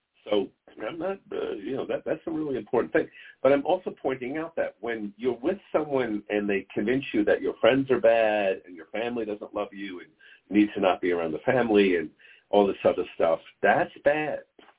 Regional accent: New York, United States; I was born and raised in New York, very much a blue state.

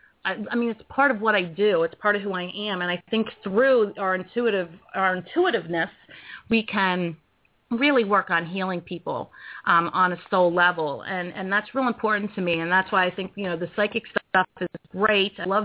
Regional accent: Pottstown, Pennsylvania, United States; He's from Lancaster, and I'm from the Pottstown area of Pennsylvania, so we are actually probably 45 minutes apart geographically

